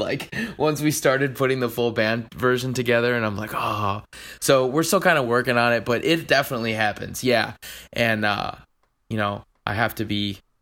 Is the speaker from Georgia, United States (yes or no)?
no; Chicago, Illinois, United States; I live just a couple blocks away from my hometown team.